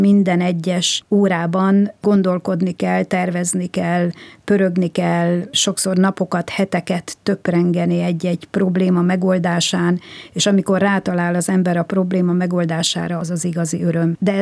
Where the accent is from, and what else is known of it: Mezőtúr, Jász-Nagykun-Szolnok, Hungary; born there